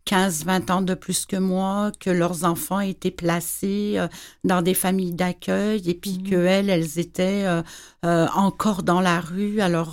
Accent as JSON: {"language": "French", "country": "Martinique", "moved": "yes", "said": "fait que tout ça ensemble fait qu'à un moment donné là je suis partie de la Martinique. Il fallait que je parte."}